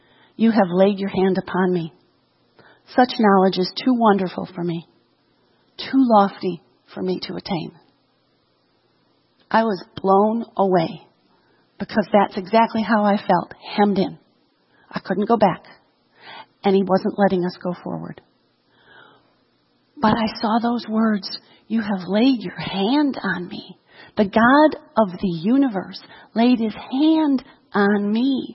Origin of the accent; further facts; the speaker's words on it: Illinois, United States; my husband and I grew up in the Chicago area. And we felt like we were called to go to California.